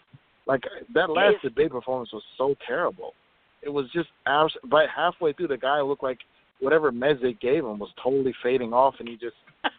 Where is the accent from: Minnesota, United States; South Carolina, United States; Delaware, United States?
Minnesota, United States; I'm from Minnesota. Now I'm talking about these northern Midwest states that are, in my opinion, these are the battlegrounds.